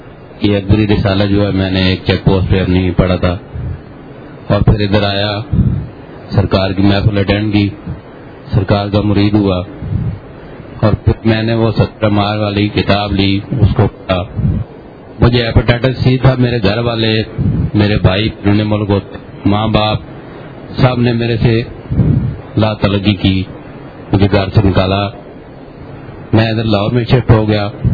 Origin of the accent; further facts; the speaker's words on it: Chakwal, Punjab, Pakistan; میں چکوال سے آیا ہوں, پاک آرمی میں میں ملازمت کرتا ہوں